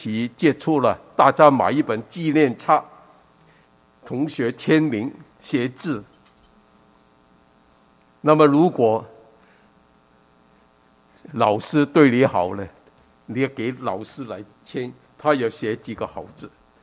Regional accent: Guangdong, China; 所以你我是广东人，所以我知道啊

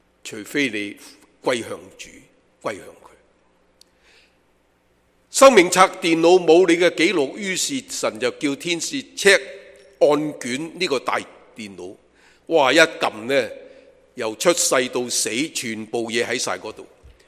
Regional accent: Guangdong, China; 所以我们广东人 很明白什么去到最后都是讲鬼

